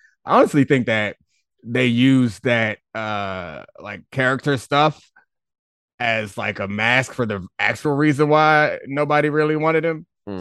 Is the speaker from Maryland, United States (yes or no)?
yes; Baltimore, Maryland, United States; I mean, I'm from Baltimore, so maybe that's what Google was thinking about